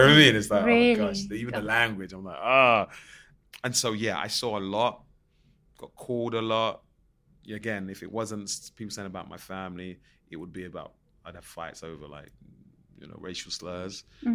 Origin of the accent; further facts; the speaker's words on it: Plaistow, London, United Kingdom; but I grew up in Plaistow and then, you know, 10 minutes down the road, you've got Canning Town.